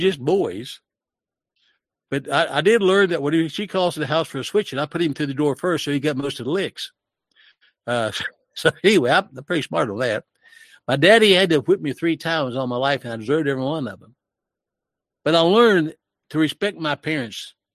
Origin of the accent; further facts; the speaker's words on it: West Virginia, United States; Please, I'm just a hillbilly. I'm a hillbilly from West Virginia. I barely speak English. And I talk funny.